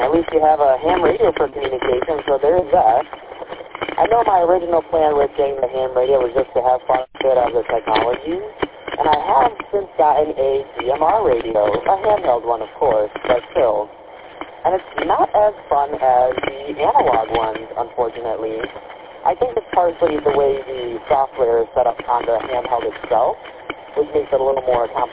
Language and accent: English; Royal Oak, Michigan, United States; from Royal Oak, and I am mobile and commuting at the moment.